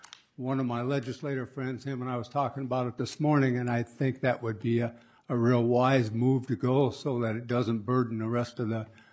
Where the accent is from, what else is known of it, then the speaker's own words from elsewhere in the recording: Minnesota, United States; I'm from Morrison County, and I'm here today as a disabled veteran.